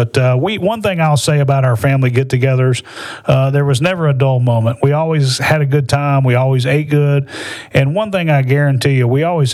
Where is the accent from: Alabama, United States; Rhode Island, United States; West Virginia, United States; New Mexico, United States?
Alabama, United States; Birmingham; growing up in Birmingham, Alabama, we were so blessed to have you guys down in New Orleans, right?